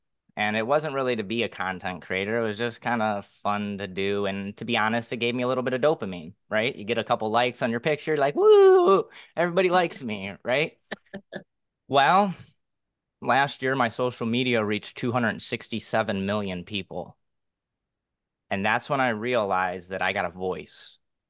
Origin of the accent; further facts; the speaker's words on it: Chicago, Illinois, United States; I grew up in South Chicago. I graduated with 16 white people. I was picked on quite a bit because of my skin color. And to be honest, I'm not even white. I'm Sicilian, which I'm Mediterranean by descent. My family came over in 54